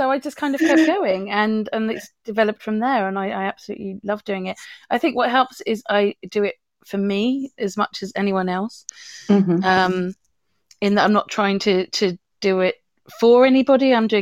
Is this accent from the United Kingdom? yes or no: yes; United Kingdom; I know, I'm going to fly the flag for being British a bit and tell you I'm on my third cup since you started this morning.